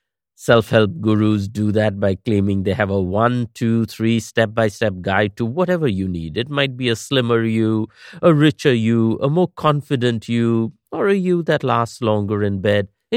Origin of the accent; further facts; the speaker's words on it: Kolkata, West Bengal, India; I was a child growing up in Kolkata, I came across a copy of Dale Carnegie's How to Win Friends and Influence People among my father's books.